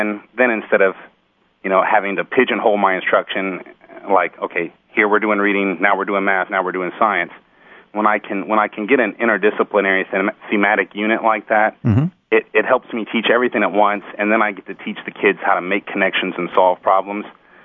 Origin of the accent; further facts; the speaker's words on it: Kentucky, United States; the school system where I grew up in Kentucky, at least, we didn't focus on them a lot again until the Challenger accident.